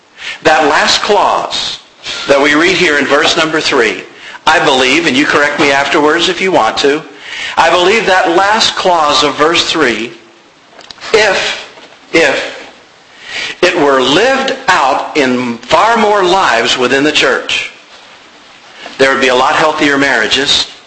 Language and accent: English; United States; And I don't say this because I'm an American.